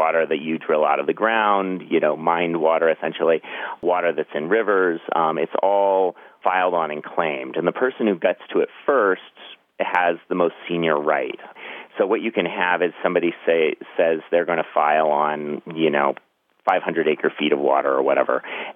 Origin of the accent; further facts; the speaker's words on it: Colorado, United States; The place where I grew up in Western Colorado, my family actually has a small farm and we have water rights.